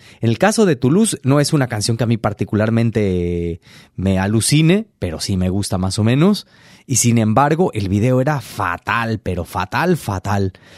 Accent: Mexico City, Mexico; nos vamos directamente hasta el Distrito Federal, la ciudad de la cual yo soy nativo.

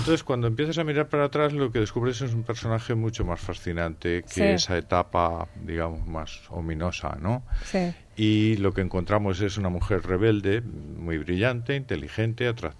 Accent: Albacete, Castilla-La Mancha, Spain; Ella murió en Albacete, que es donde yo nací. Y de alguna manera, pues, he pensado después muchas veces que en el imaginario colectivo de los albacetenses de mi época...

